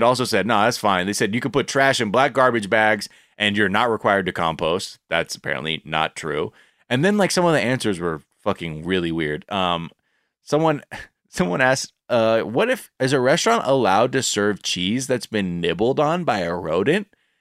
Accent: California, United States; Like in my mind growing up in the Valley, I'm like, fucking Sylmar? What's over there?

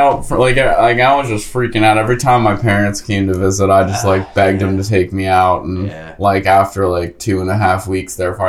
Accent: Ellicott City, Maryland, United States; I'm from Ellicott City.

